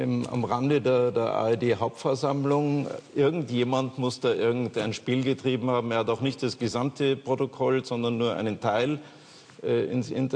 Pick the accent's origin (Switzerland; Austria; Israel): Austria; Ich bin Österreicher